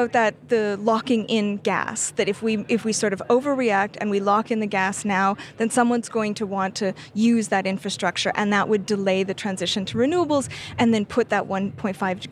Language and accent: English; Canada; And so, you know, I'm Canadian.